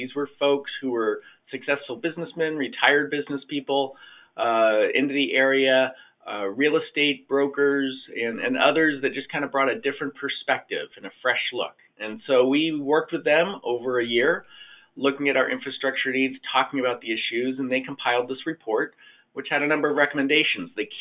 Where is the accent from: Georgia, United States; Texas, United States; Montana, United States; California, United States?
California, United States; So I just want to start with that as a Californian.